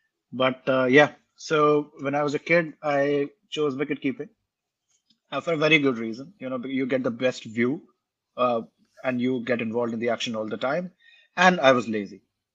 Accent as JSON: {"language": "English", "country": "India", "tie": "born or raised there", "said": "growing up in India, it was pertinent, right? I mean, you play cricket."}